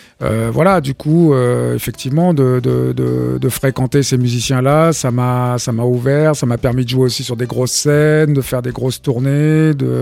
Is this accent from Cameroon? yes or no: yes; Cameroon; Moi, j'ai grandi au Cameroun.